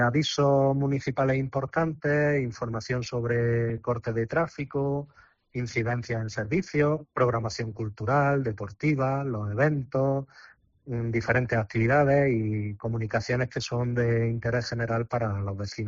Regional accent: Guadix, Andalusia, Spain; Yo qué voy a decir de mi tierra, si todos sabemos que aparte de que la quiero con todo el alma, porque si no, no estaría donde estoy, sino que además podemos disfrutar de una de las mejores Semanas Santas de España

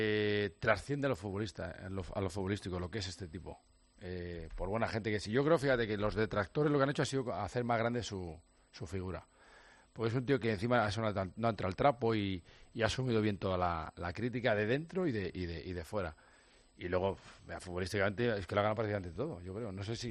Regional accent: Spain; Yo bajé a la calle, como un español más

